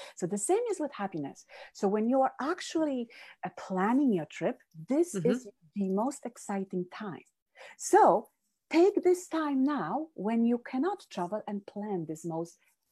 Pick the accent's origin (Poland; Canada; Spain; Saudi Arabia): Poland; English is a second language; now in United States; I live on east coast of the United States, but as you hear from this accent, I wasn't born here. I am originally from Poland.